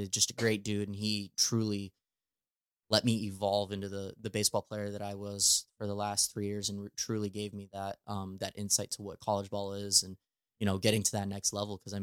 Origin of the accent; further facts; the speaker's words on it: Pueblo, Colorado, United States; now in St. Louis, United States; For those who don't know, I am from Southern Colorado, from a small town called Pueblo. I just grew up playing baseball all my life.